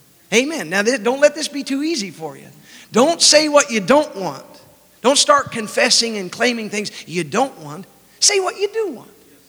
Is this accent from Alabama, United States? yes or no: yes; Alabama, United States; I'm from Alabama, so that's not the right grammar, but you get what I'm saying.